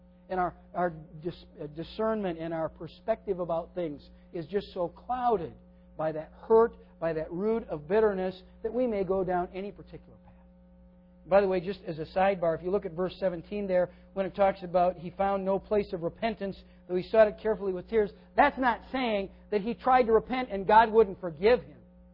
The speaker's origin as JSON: {"language": "English", "region": "Minnesota", "country": "United States", "tie": "born or raised there", "said": "when we grew up in Minnesota, I was never a big trapper"}